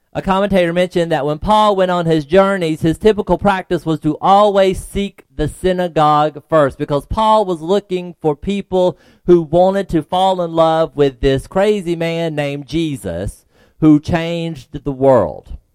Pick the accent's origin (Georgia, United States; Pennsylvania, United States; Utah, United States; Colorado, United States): Georgia, United States; now in Florida, United States; when I first moved to Florida, when I was growing up in Georgia in the country in the backwoods, Florida was a nice place to visit.